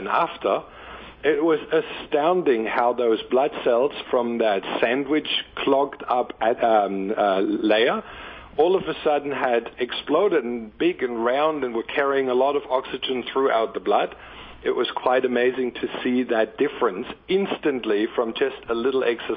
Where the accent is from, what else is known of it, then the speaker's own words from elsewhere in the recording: Denmark; English is a second language; I came from Denmark